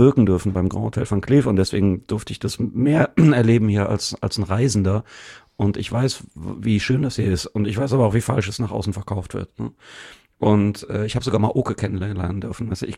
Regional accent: Cologne, North Rhine-Westphalia, Germany; ich bin ja Kölner

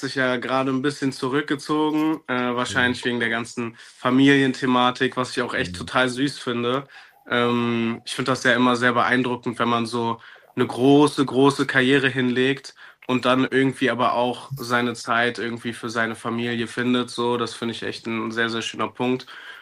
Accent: Berlin, Germany; ich bin 23 Jahre alt, ich komme aus Berlin

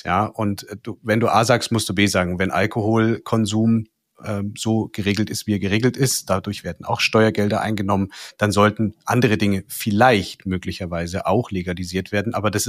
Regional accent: Bavaria, Germany; gerade bei uns in Bayern

